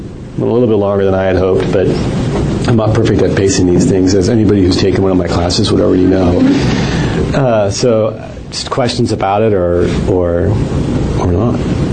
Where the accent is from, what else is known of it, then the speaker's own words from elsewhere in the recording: Chicago, Illinois, United States; I'm from Chicago, so election fraud doesn't bother me very much.